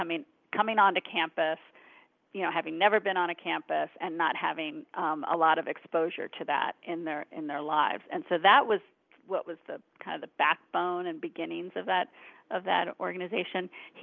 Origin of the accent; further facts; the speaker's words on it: Washington, District of Columbia, United States; It was a very similar situation to mine, except that I grew up in the Washington area, so I didn't have to fly across the country to go to college.